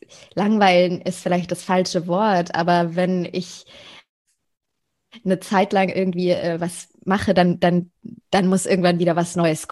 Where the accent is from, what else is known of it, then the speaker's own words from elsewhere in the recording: Bavaria, Germany; ich komme aus der Nähe von München.